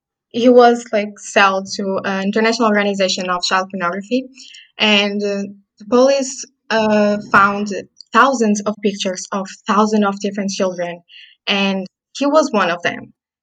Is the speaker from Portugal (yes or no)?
yes; Portugal; I am from Portugal and I'm 20 years old and I just started college this year.